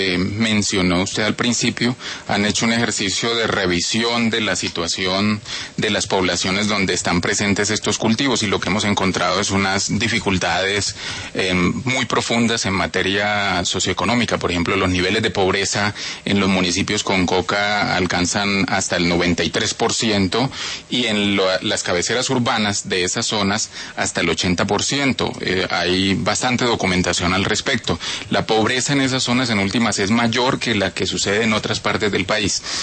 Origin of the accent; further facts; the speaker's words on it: Puerto Lleras, Meta, Colombia; born there; yo nací en Puerto Lleras Meta, es en el Ariari